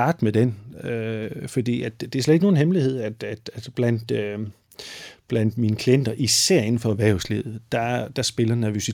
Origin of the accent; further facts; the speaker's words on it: Jutland, Denmark; som du kan høre, eller som du også ved, så er jeg jo fra Jylland, ikke?